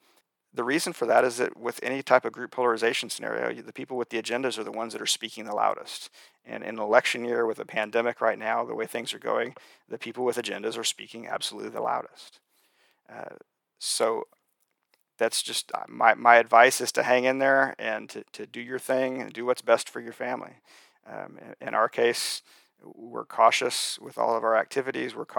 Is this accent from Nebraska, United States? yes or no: no; Oklahoma, United States; And so in my home state of Oklahoma, and we're moving into phase three of our reopening on June 1st.